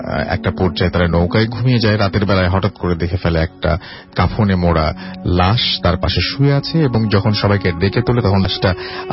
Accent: Nawabganj, Dhaka Division, Bangladesh; আমাদের গ্রামের বাড়ি ঢাকা জেলার নবাবগঞ্জ থানার কোন একটি গ্রামে

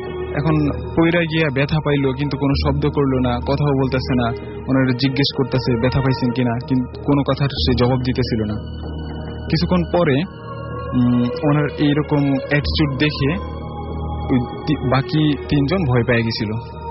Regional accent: Madaripur, Dhaka Division, Bangladesh; আমাদের দেশের বাড়ি মাদারীপুর এর কালকিনি থানার

